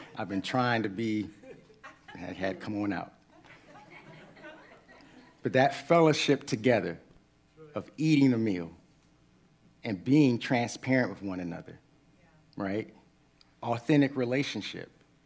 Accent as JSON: {"language": "English", "country": "United States", "said": "I'm good because I'm an American, and I'm supposed to say that."}